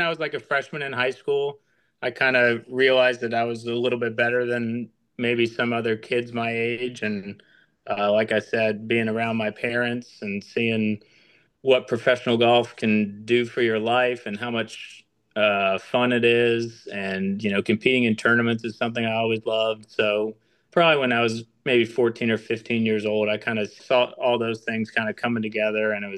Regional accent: Orlando, Florida, United States; when I was growing up in Orlando, my mom got remarried when I was about 14 or 15

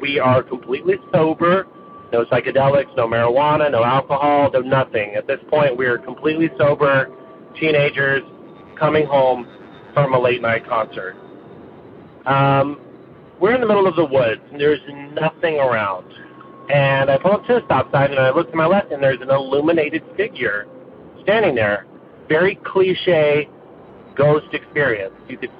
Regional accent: Marietta, Georgia, United States; I'm from Atlanta, Georgia, from the suburbs of Atlanta, from a small town called Marietta.

